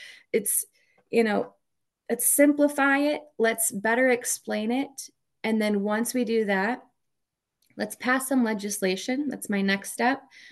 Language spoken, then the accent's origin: English; Minnesota, United States; So I am a mom from Minnesota. That's my identity, and I'm passionate about families